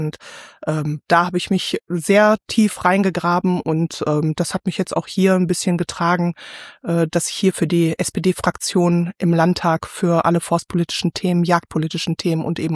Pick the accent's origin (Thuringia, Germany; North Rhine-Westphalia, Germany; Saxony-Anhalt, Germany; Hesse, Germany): North Rhine-Westphalia, Germany; Brakel; Also prinzipiell bin ich nicht immer im Ruhrgebiet ansässig gewesen. Ich komme ursprünglich aus Ostwestfalen und habe da in einem relativ kleinen Ort, in einer kleinen Stadt Brakel, bin ich aufgewachsen und habe da sehr viel von Natur und Umwelt halt mitbekommen.